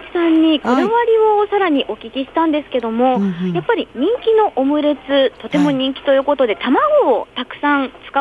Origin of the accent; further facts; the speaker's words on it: Nagano, Japan; 私は長野県出身なので、はい、お味噌汁を毎回作るんですね。